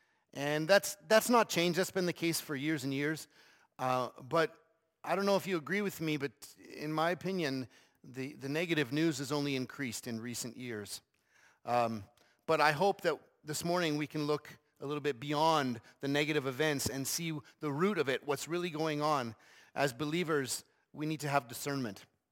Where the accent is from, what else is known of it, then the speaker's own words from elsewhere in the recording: Coaldale, Alberta, Canada; I'm Albertan, born and raised in the Lethbridge area, the thriving metropolis of Coaldale, if anybody knows where that is.